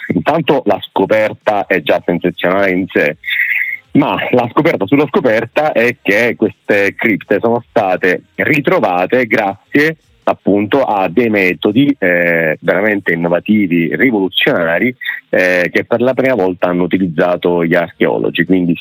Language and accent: Italian; Palermo, Sicily, Italy; Io sono nato e cresciuto a Brancaccio, proprio il quartiere di Padre Puglisi